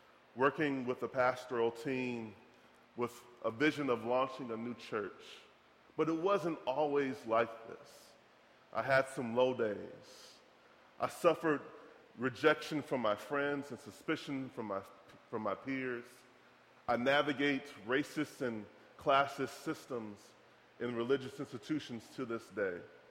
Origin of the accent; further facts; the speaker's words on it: Detroit, Michigan, United States; You see, as a boy growing up in Detroit, we didn't have swimming pools.